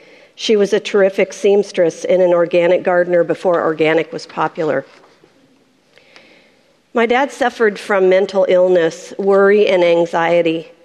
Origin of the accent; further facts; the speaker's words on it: Portland, United States; I was born in Portland. I grew up near the airport, and I lived in the same house until I was married for 18 years.